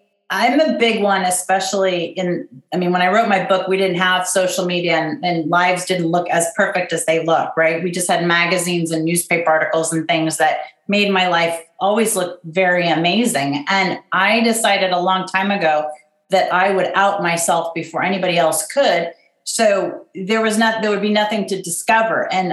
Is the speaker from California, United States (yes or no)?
yes; Pasadena, California, United States; also born or lived in Washington, United States; I'm from Pasadena, California. I mean, I was born in DC